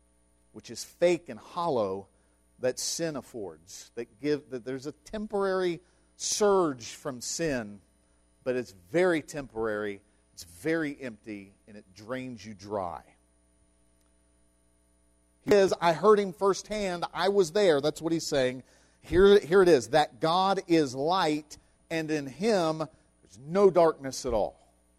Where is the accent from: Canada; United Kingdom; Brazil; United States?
United States; West Virginia; It doesn't matter that I'm from West Virginia and he's from Beijing.